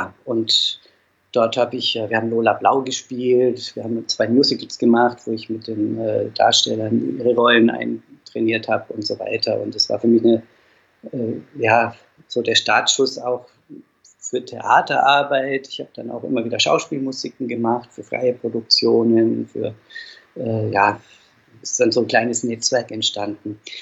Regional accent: Dinkelsbühl, Bavaria, Germany; Ich stamme aus Dinkelsbühl, das ist ein kleines Städtchen in Mittelfranken, sehr vergleichbar mit Rothenburg ob der Tauber, nicht ganz so prominent, völlig ohne Grund eigentlich, denn es ist mindestens genauso schön, übrigens 14 Jahre älter als Fulda

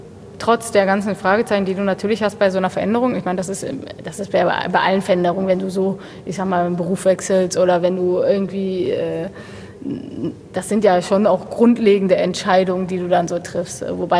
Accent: Bochum, North Rhine-Westphalia, Germany; Ich meine, ich bin in Bochum geboren. Ich habe auch noch nicht so viel wohnlich nicht so viel anderes gesehen. Ich bin tatsächlich auch immer in meinem Viertel so ein bisschen geblieben, auch wohnhaft.

